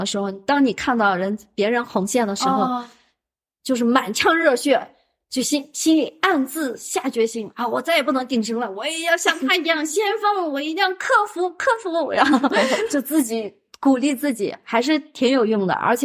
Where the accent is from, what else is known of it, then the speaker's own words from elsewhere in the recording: Xining, Qinghai, China; 但是我们西宁人就是有这种毛病，就是我们西宁人买房最多的就是成都